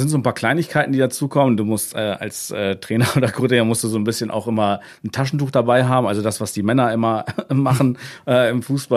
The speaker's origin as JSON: {"language": "German", "region": "Lower Saxony", "country": "Germany", "said": "ich komme eigentlich aus dem Weserbergland"}